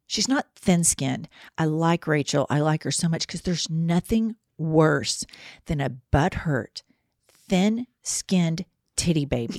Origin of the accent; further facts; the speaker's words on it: Oklahoma, United States; I identify with that because we're from Oklahoma.